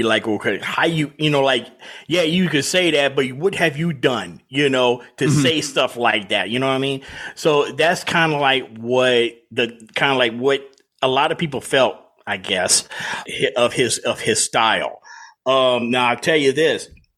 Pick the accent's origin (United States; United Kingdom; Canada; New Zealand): United States; Louisiana; now in Atlanta, United States; I'm from the South. I'm from South Louisiana, live in Atlanta, but I know all about Mike Francesa, trust me.